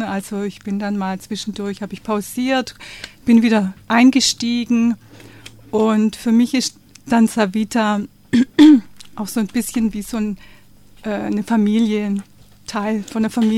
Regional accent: Reusten, Baden-Württemberg, Germany; ich bin in Reusten aufgewachsen, das ist der Nachbarort.

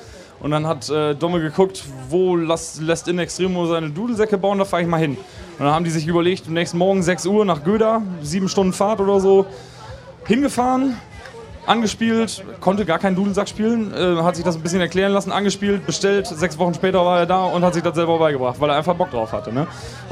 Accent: Rheine, North Rhine-Westphalia, Germany; Wo wir herkommen, aus Rheine, das ist zwischen Münster und Osnabrück.

